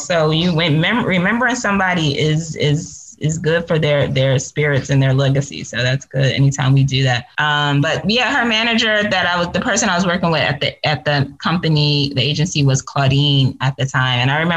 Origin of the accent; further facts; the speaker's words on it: East Coast, United States; also born or lived in Berkeley; I grew up most of my life on the East Coast, but I was born in the Bay Area and Berkeley.